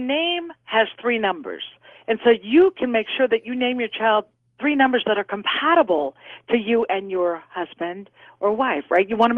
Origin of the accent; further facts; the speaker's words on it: Seal Beach, California, United States; born there; I was born in Seal Beach. That's my town.